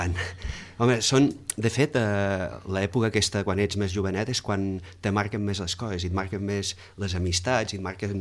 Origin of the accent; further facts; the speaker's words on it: Pradell de la Teixeta, Catalonia, Spain; also born or lived in Reus; vaig néixer a Reus, que llavors sempre tothom neixia a Reus, i bueno, soc fill de Pradell i he viscut tota la meva vida a Pradell, amb incursions a Barcelona, a Reus, a Itàlia, per motius d'estudi